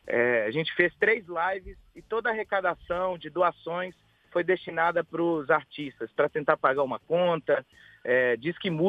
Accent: Contagem, Minas Gerais, Brazil; Eu sou de Contagem, moro em Contagem a minha vida inteira.

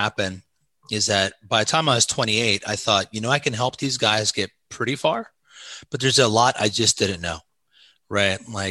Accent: Indiana, United States; also born or lived in Osgood; I'm from Southern Indiana across the Ohio River. right by Cincinnati. My wife grew up on the east side, but I always had a love for the country. I grew up with my grandmother part of my life in Osgood, Indiana, 1,100 people, very small town

